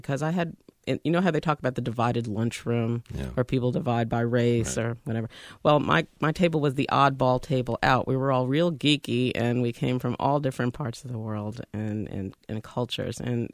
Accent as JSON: {"language": "English", "town": "Durham", "region": "North Carolina", "country": "United States", "tie": "born or raised there", "said": "I'm very proud to have that as my hometown, and I still live here"}